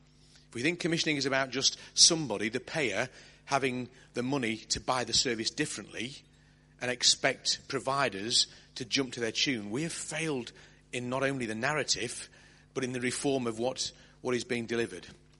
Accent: Wallasey, North West England, United Kingdom; I'm from Wallasey. That's the... All right, I'm on the Riviera side of the Mersey.

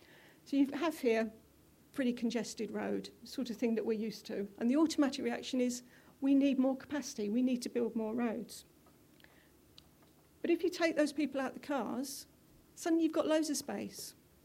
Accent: North West England, United Kingdom; I'm from the Northwest.

